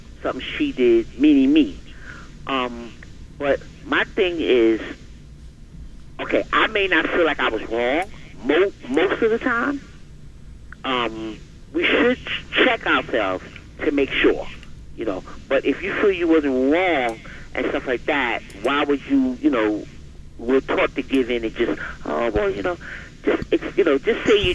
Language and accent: English; New York, United States; I'm a New Yorker, so I've been studying them for a while.